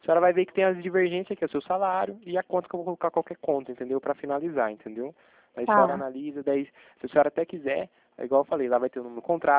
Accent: Itatiba, São Paulo, Brazil; eu sou daqui de Itatiba, do interior de São Paulo, né?

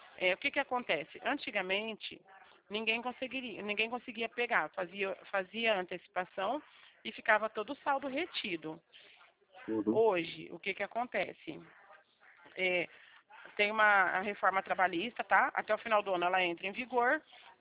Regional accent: Bebedouro, São Paulo, Brazil; Eu sou de Bebedouro.

